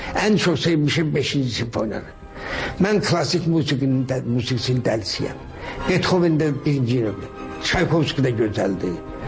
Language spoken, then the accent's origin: Azerbaijani; Sheki, Shaki, Azerbaijan; Mən uşaqlıqda böyük həyətimiz vardı Şəkidə, böyük həyətimiz vardı.